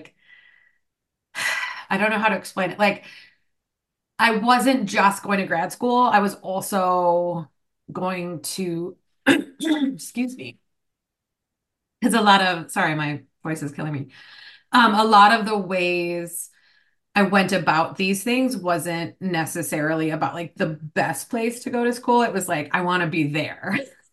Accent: Illinois, United States; moved away as an adult; also born or lived in Boston / Spain / Edinburgh / Louisiana; I moved from Illinois to Boston when I was 18, and then from Boston to Spain, and then Spain back to Boston, and then Boston to Edinburgh, Scotland, and then Edinburgh, Scotland to Louisiana, obviously

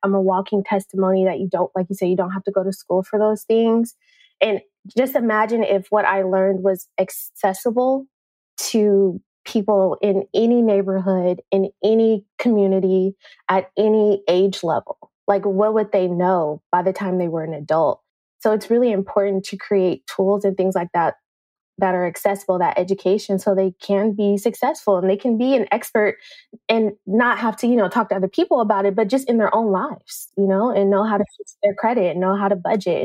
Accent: Oakland, California, United States; I grew up in East Oakland where I've seen businesses close and houses foreclosed

